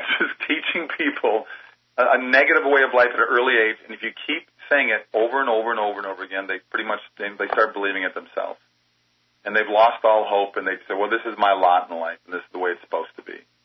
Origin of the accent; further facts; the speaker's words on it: Minnesota, United States; now in Los Angeles, United States; When I moved out here from Minnesota, my small little town in Minnesota, out to L.A., I was overwhelmed with this city.